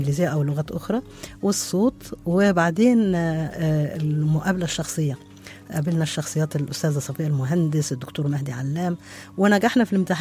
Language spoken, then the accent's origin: Arabic; Egypt; أنا بنت مصر، تعلمت في مصر في الجامعة، جامعة القاهرة،